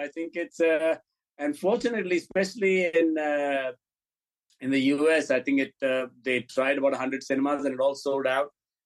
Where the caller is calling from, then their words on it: Turkey; Turkey. I just arrived.